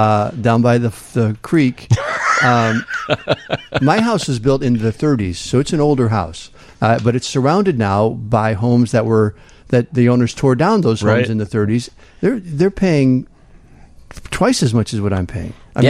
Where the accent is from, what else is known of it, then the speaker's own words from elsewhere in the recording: Manteno, Illinois, United States; I grew up in Manteno, so I'm not unfamiliar with Homewood